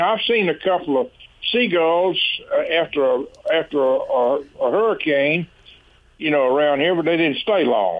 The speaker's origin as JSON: {"language": "English", "town": "Centennial", "region": "Texas", "country": "United States", "said": "No, I'm from Centennial, Texas."}